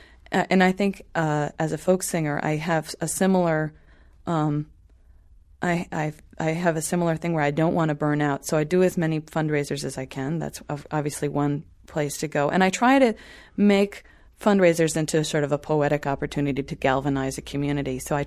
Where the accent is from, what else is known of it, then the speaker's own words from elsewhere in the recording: New York, United States; As an American, I have this power. As a French person, I would have that power. You know, as a person from New York, I have this or that power.